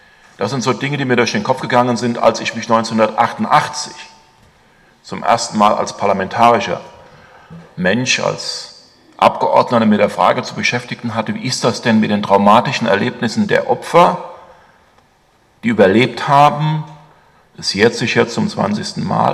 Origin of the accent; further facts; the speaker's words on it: Hesse, Germany; Ich komme ja aus dem Teil Hessen-Nassau, bin in meiner Kirche in Hessen-Nassau auch verbunden.